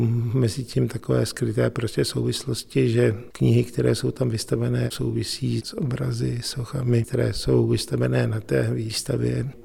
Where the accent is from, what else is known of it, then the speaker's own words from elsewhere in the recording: Hradec Králové Region, Czechia; also born or lived in Prague; přestože jsem se narodil v Praze, tak Když se mě někdo zeptá, odkud jsem, tak řeknu, jako, že jsem z Náchodska